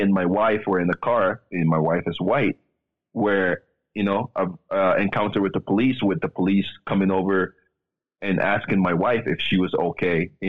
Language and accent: English; Sierra Leone; born there; I was born in Sierra Leone, West Africa.